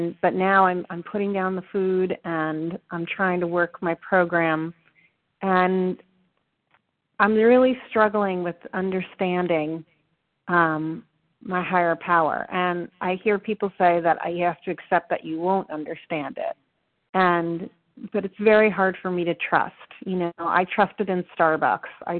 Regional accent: Virginia, United States; I'm from Virginia.

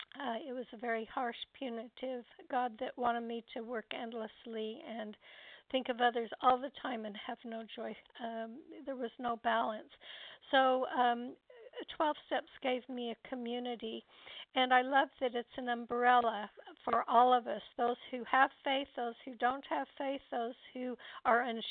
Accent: Los Angeles, California, United States; I'm from Los Angeles, and I'm so happy to be here.

